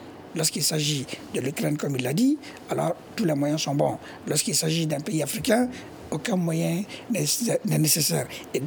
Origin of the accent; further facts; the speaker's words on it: Ténenkou, Mopti, Mali; je suis partiellement du Nord parce que je suis d'une zone au centre de Mopti, Ténénkou.